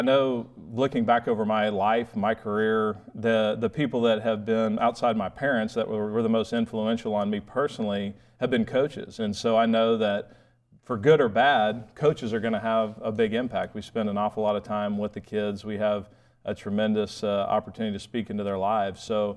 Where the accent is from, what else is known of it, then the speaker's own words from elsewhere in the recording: Austin, Texas, United States; also born or lived in Waco / New Braunfels; I grew up in Austin and Texas native, born in Waco, grew up in Austin, went to two different high schools, Austin High for a couple of years, and then ended up in New Braunfels and graduated from New Braunfels Canyon.